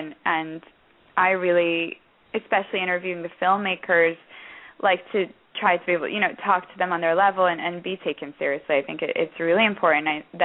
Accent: United Kingdom; I think being British, we love a good theme.

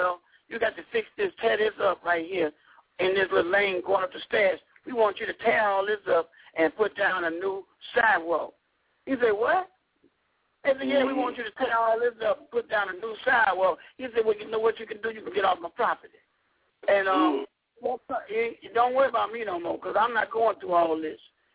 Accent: Woodlawn, United States; I'm born and raised in Woodlawn, and that's what happened to us over in Woodlawn.

